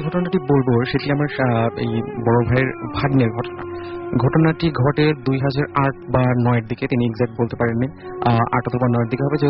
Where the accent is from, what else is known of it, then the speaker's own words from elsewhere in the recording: Pabna, Rajshahi Division, Bangladesh; now in Dhaka, Bangladesh; আমি এসেছি মধ্যপাড়া থেকে, আমার হোমটাউন পাবনা